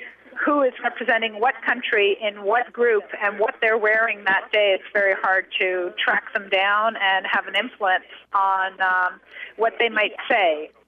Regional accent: Canada; yes, I'm from Canada, on the non-governmental side.

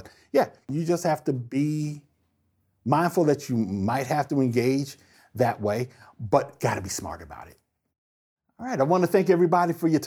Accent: Somerset, New Jersey, United States; And I grew up in Somerset, New Jersey, and I was able to grow up the way that my parents wanted me to grow up.

